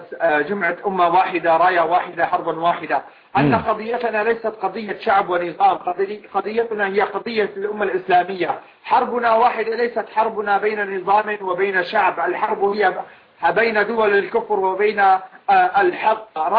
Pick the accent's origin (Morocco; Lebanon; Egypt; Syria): Syria; نحن كسوريين، نحن من بلاد الشام ومن أمة الإسلام.